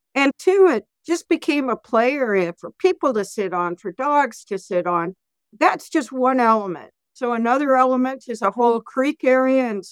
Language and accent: English; Canada; I grew up in Canada. From day one, I was outdoors hiking, fishing, backpacking.